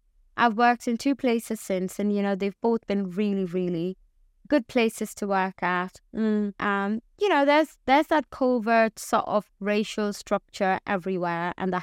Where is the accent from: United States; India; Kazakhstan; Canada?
India; Mumbai, Maharashtra; growing up in India, in Mumbai, colorism was always there.